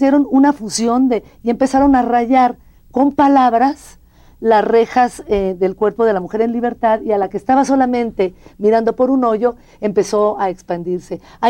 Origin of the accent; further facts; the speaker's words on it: Mexico; Nosotros somos mexicanos y hemos visto los murales en Palacio Nacional y en todos lados.